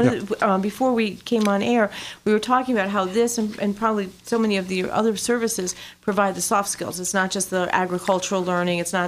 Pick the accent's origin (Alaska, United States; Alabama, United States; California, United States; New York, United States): New York, United States; I'm from Long Island.